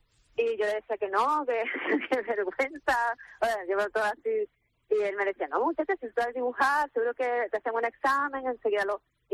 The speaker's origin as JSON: {"language": "Spanish", "town": "Arucas", "region": "Canary Islands", "country": "Spain", "said": "y daba un taller en Arucas, que yo soy de ahí de Arucas."}